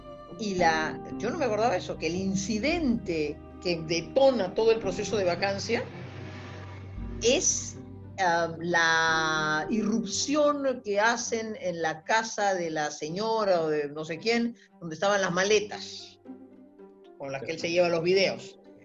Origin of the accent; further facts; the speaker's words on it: Peru; un escenario que a mí no me gusta como peruana